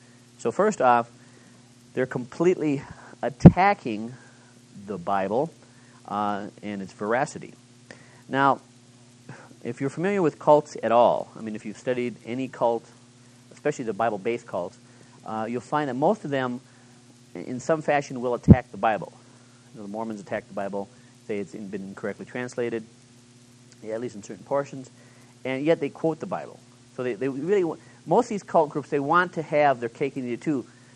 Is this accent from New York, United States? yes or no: no; Minneapolis, Minnesota, United States; I'm from the Twin Cities of Minneapolis, St. Paul, and we have several congregations.